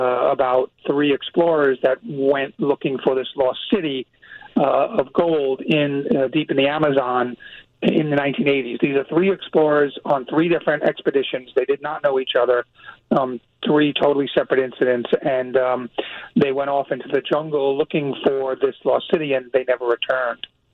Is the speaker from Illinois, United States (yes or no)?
no; New York, United States; now in Los Angeles, United States; And when I came back to Los Angeles, which is my home now, I grew up in New York, and I was based in the FBI's office in New York for 15 years.